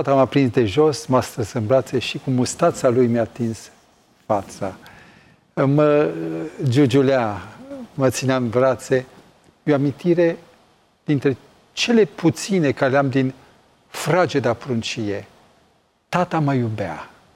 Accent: Brașov, Brașov County, Romania; born there; în spatele casei unde m-am născut în Brașov, era pe dealul unde e cimitirul eroilor

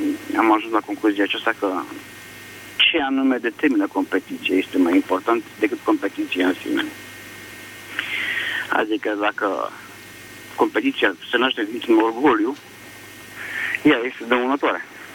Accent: Bucharest, Romania; și sunt din București.

